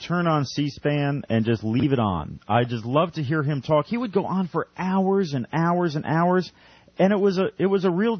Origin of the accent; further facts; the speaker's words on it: United States; As an American, I am proud to have Senator Byrd there.